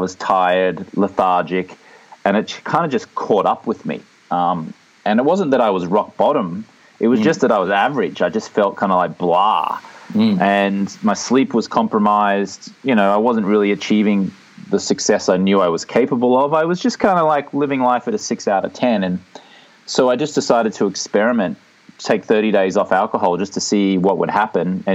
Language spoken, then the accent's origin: English; Australia; I grew up in the Australian culture where it's just normal that you have, you know, a drink or two each night, you have a few more on the weekends.